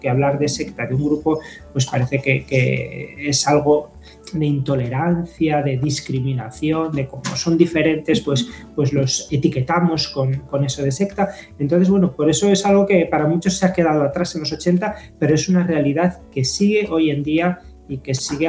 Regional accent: Zamora, Castile and León, Spain; Bueno, pues soy natural de Zamora.

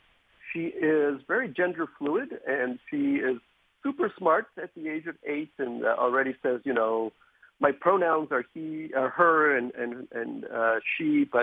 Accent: Ellenville, New York, United States; also born or lived in Russia; I grew up in Ellenville, New York, across the river. And there was a small Russian bungalow colony, which really was the best part of my childhood, hanging around with fellow Russian immigrants, not being worried about my accent

